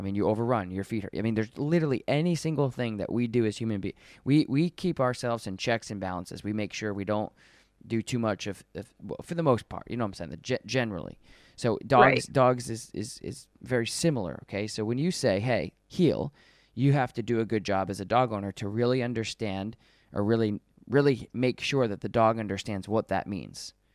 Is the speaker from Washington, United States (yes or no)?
no; Colorado, United States; born there; So the weird thing is I'm from, I was born in Colorado.